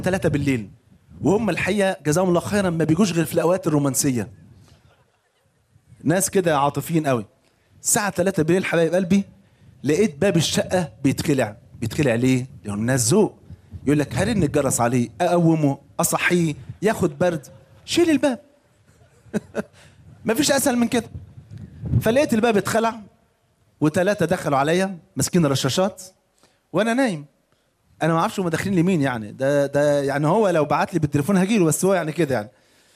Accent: Egypt; كان عندنا في مصر

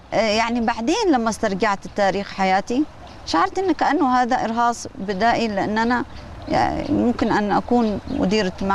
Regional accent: Yemen; لا انا يمنية

